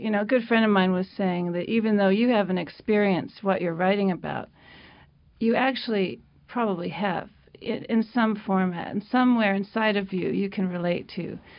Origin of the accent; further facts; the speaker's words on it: Boston, Massachusetts, United States; because I grew up outside of Boston